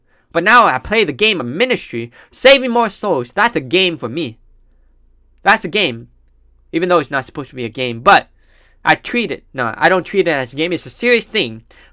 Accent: Taiwan; also born or lived in California / China / Texas; Well, you see, I was born in California. Then I went overseas to China for 4 years as a missionary kid. I went to Texas for 1 year in 6th grade. And then from 7th to 12th grade, I went to Taiwan.

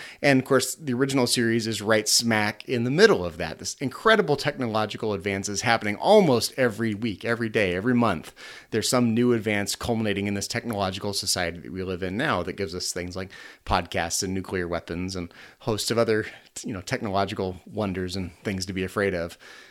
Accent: Vacaville, California, United States; She was born in 1917 in my hometown here in Vacaville.

